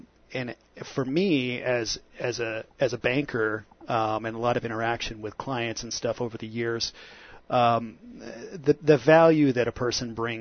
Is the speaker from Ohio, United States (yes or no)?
no; Michigan, United States; I've kind of adopted the Phoenix teams as my second team, but I was born and raised in Michigan.